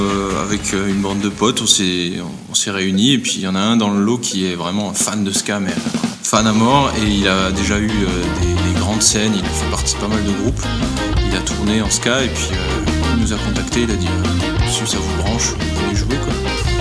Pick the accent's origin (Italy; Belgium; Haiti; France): France; Grand Est; accent: Alsatian; moi, je viens d'un petit patelin, dans une vallée un peu reculée dans les Vosges.